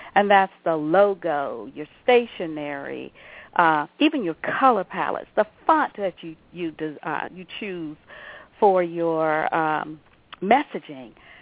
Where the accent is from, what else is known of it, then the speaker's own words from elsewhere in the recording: Thomaston, Georgia, United States; now in Westerville, United States; My mother lived in Columbus, and I grew up with my paternal grandparents in Thomaston, Georgia.